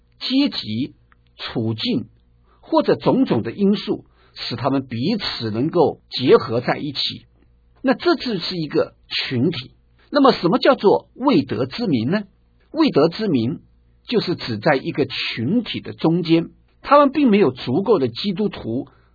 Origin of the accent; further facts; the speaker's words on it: China; 我们中国人在谈到战争的时候，我们常常提到一句话